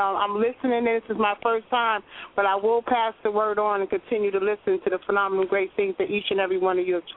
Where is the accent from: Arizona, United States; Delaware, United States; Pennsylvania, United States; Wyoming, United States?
Delaware, United States; Wilmington; I'm from Wilmington, Delaware.